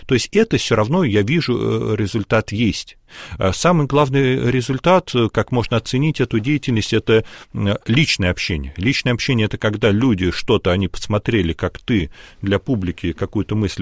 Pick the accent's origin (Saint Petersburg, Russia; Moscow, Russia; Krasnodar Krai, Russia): Moscow, Russia; Вот я просто рос в 90-е годы в Москве